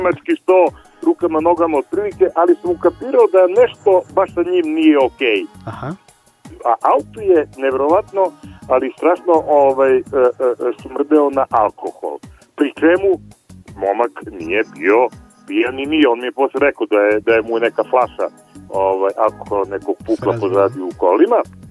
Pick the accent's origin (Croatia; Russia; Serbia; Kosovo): Serbia; Niš, Southern and Eastern Serbia; ja sam neko iz Niša